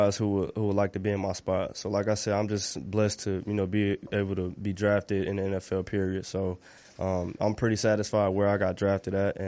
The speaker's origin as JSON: {"language": "English", "town": "New Bern", "region": "North Carolina", "country": "United States", "said": "from New Bern, North Carolina, small town."}